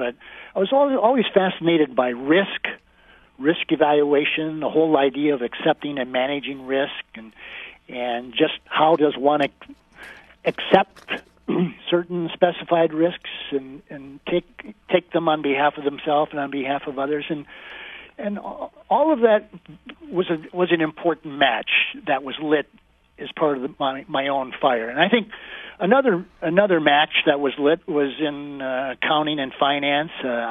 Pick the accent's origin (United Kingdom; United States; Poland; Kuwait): United States; Bay City, Michigan; I grew up in Bay City, Michigan, the youngest of three children.